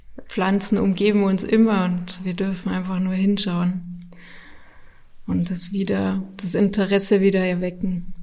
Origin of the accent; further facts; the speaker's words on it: Bavaria, Germany; ich werde trotz allem wieder nach Bayern zurückkommen und auch hier in meine alte Heimat kommen